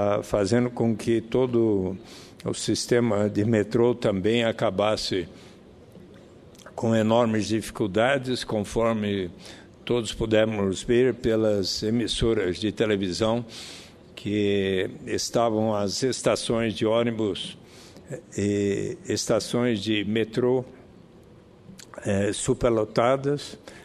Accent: São Paulo, Brazil; born there; acontece na minha cidade, onde eu nasci, onde moro

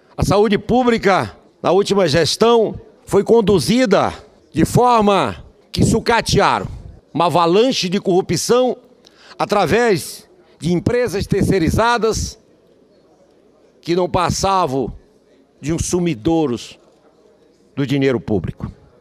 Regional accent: Normandia, Roraima, Brazil; born there; do município onde eu nasci, Normandia.

